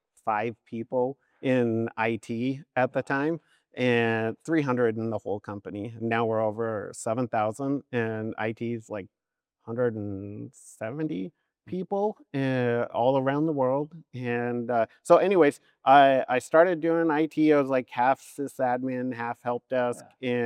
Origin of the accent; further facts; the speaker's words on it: Puyallup, Washington, United States; So I'm from Puyallup